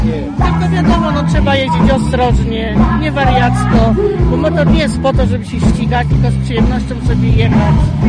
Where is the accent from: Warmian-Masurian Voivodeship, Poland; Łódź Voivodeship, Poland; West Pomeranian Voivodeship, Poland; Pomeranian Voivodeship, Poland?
Łódź Voivodeship, Poland; Tuszyn; Z Tuszyna.